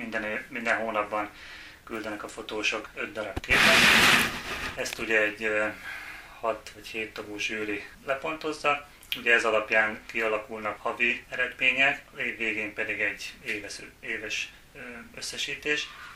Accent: Pilismarót, Pest, Hungary; Vidéken, Pilismaróton nőttem föl, ugye, ott folyik a Dunakanyar

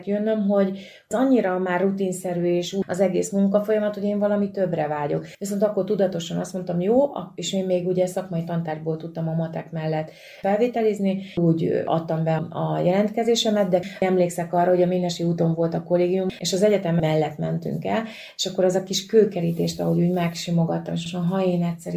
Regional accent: Bácsalmás, Bács-Kiskun, Hungary

